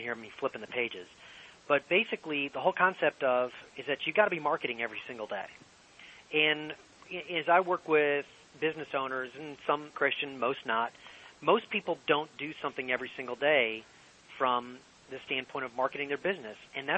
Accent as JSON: {"language": "English", "country": "Ireland", "said": "If I'm Irish, you're either going to be a priest or a bartender, and there's an argument that they're one and the same."}